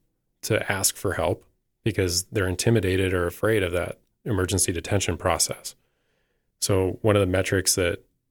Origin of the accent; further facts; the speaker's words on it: Washington, United States; So I'm from, I'd say I'm from Southwest Washington, and, you know, kind of as rural as Washington State gets on the western side. Grew up in a small town, not too dissimilar in size from Sheridan